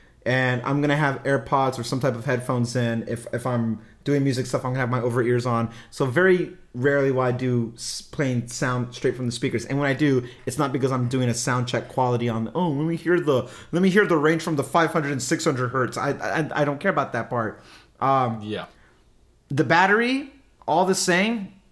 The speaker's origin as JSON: {"language": "English", "region": "California", "country": "United States", "said": "I'm a Californian. I'm a chill dude."}